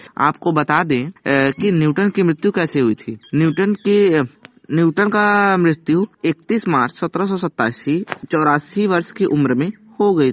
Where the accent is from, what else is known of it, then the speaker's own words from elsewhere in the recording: Jaunpur, Uttar Pradesh, India; मैं यूपी के जौनपुर का निवासी हूँ।